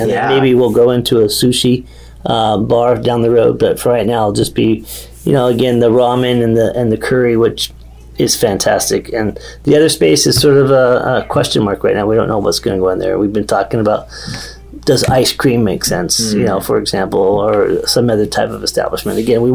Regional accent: Sherwood, Oregon, United States; I grew up in Sherwood.

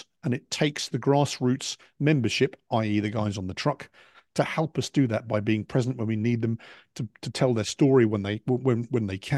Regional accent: United Kingdom; now in United States; First of all, I'm the Brit in America, right?

